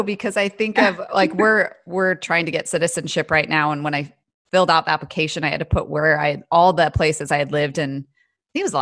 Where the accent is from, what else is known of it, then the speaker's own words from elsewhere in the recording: United States; now in Australia; I do have to say Australia is a great place to house it because I, as an American, Americans don't take long holidays.